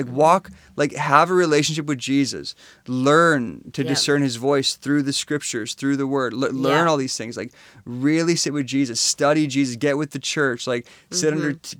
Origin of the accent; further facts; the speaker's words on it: Canada; You're just Canadian.